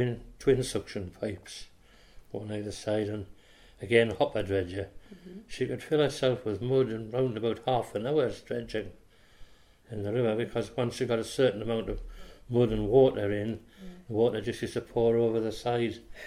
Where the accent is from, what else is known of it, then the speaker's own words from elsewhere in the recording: Blyth, North East England, United Kingdom; I was born in Blythe, locally here, not far from where I live now. I was born 1938 in Jubilee Road, and I've lived in Blythe nearly all my life. I worked away once for about 4 years. Apart from that, I've lived in Blythe 75 years now.